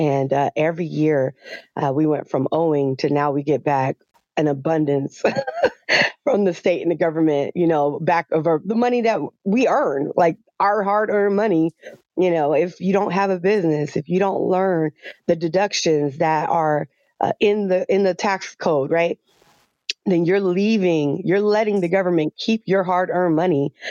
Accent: California, United States; I am hailing from Southern California.

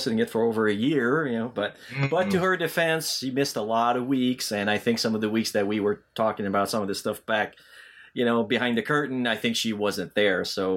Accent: Sherbrooke, Quebec, Canada; I had a question that was burning me since I was a teenager when they played in Sherbrooke in my hometown.

